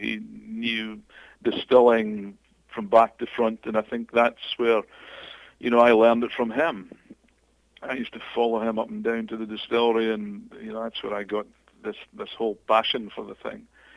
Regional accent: Scotland, United Kingdom; I'm typically Scottish. I hate chucking anything out.

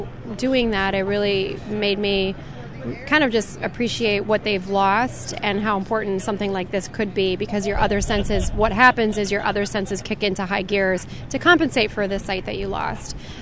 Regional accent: United States; I'm a woman, and I'm an American

